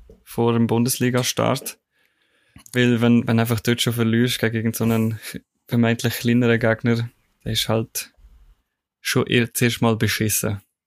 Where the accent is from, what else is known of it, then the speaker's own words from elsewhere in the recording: Switzerland; Mir natürlich als Schweizer